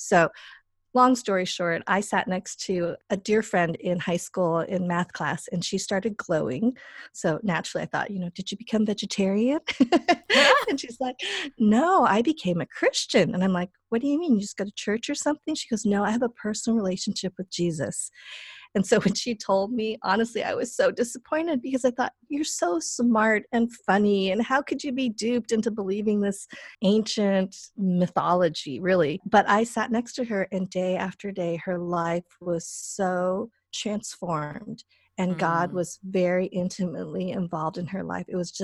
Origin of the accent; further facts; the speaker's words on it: Boulder, Colorado, United States; So I grew up in Boulder, actually in Boulder. So I'm like full on granola in my heart, in my DNA.